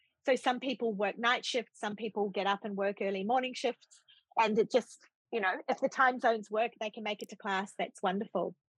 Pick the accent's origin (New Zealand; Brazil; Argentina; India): New Zealand; And I'm a New Zealander